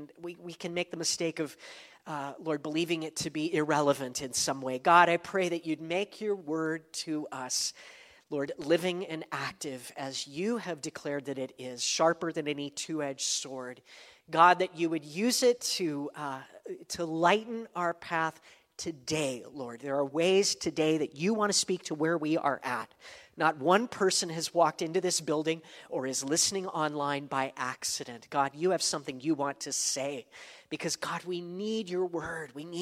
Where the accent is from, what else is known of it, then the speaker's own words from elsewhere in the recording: San Bernardino, California, United States; I remember that growing up in San Bernardino. We've got mountains there that skirt the valley